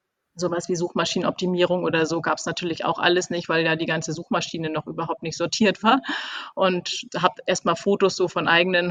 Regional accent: Kiel, Schleswig-Holstein, Germany; now in Hamburg, Germany; Also ich war Teamlead und bin dann darüber nach Hamburg gekommen, also ich komme eigentlich aus Kiel.

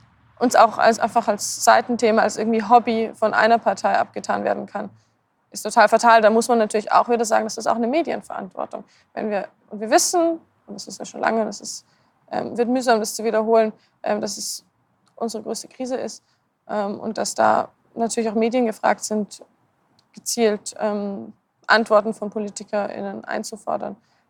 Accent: Tyrol, Austria; Ich komme selber aus Tirol, etwas kleinere Stadt, wo man merkt, einfach wir brauchen die Mobilität

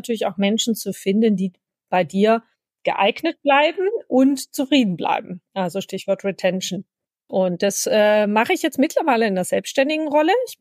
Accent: Baden-Württemberg, Germany; Ich komme aus dem Schwabenländle. Zwischendurch werden wir also Schwäbisch und Hochdeutsch reden.

